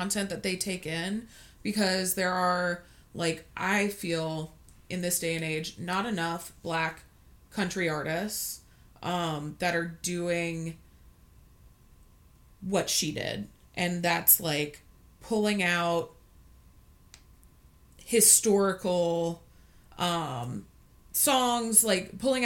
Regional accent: Texas, United States; Which, I'm also from Texas, a little town outside of Houston.

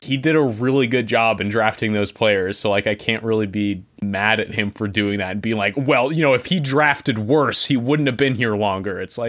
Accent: Arlington, Virginia, United States; I'm from Arlington, Virginia. So, you know, one of the many dislocated, I guess

